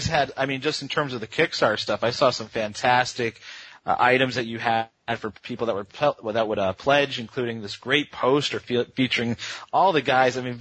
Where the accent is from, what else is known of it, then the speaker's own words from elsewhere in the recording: New York, United States; Growing up in New York, I didn't have access to it